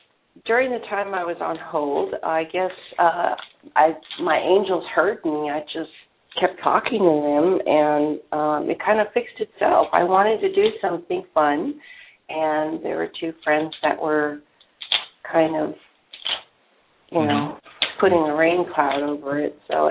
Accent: Kentucky, United States; I grew up in Kentucky, and the people are kind of flaky here.

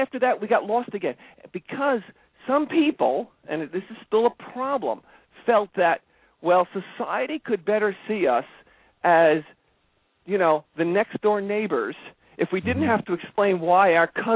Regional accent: New York, United States; I grew up on Long Island, and we had a little plot like everybody else did.

